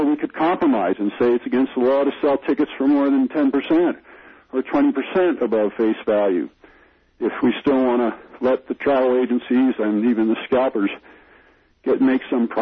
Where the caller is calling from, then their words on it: Lakewood, Colorado, United States; I'm from Lakewood.